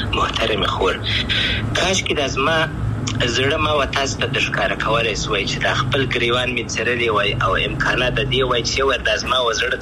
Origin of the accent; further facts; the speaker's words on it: Afghanistan; افغانستان خو زما دی، زه افغان یم.